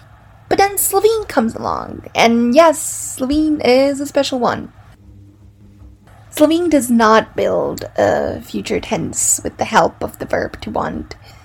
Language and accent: English; Serbia; first language Serbian; English is a second language; Let's start with my mother tongue, Serbian or Serbo-Croatian. Or Serbian, Croatian, Bosnian, whichever you like the best.